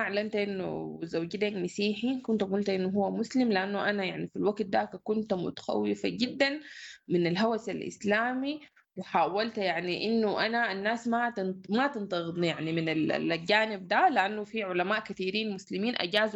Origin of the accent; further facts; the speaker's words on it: Omdurman, Khartoum, Sudan; born there; من مواليد أم درمان.